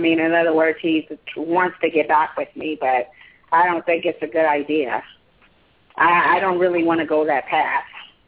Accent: Lynwood, California, United States; born there; now in Riverside, United States; Linwood, Linwood.

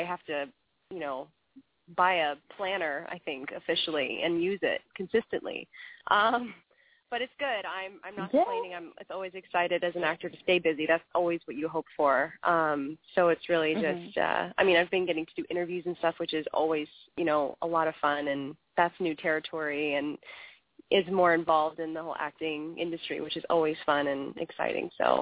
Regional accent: Virginia, United States; It is, yeah. That's my hometown.

